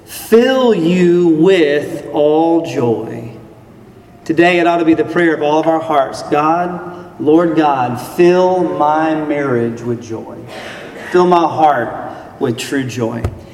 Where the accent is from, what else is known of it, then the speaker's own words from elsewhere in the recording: Florida, United States; I'm from South Florida. And we met in college, and I'm a college football fan.